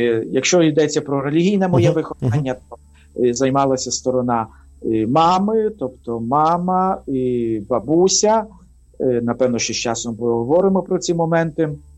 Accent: Horodyshche, Cherkasy Oblast, Ukraine; born there; Народився в Черкаській області, місто Городище, і ходив до школи звичайної.

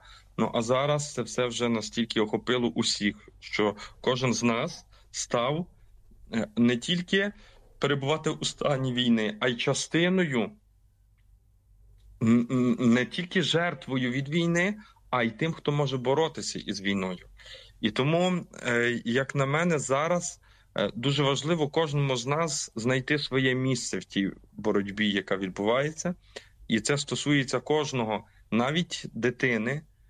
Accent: Lviv Oblast, Ukraine; now in Kyiv, Ukraine; І тому я зараз перебуваю там, звідки я родом, у своїх батьків на Львівщині.

